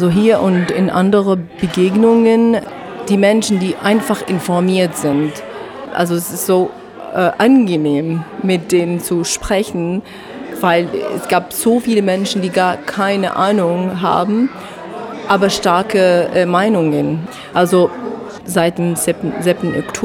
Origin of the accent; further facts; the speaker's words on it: Jordan; mein Vater aus Ramla und meine Mutter aus Gaza. Aber ich bin in Jordanien aufgewachsen.